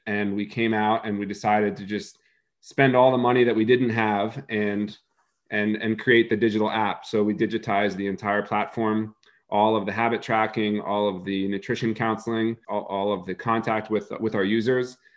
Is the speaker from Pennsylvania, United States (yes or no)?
yes; Pennsylvania, United States; So I grew up in Pennsylvania, you know, meat and potatoes area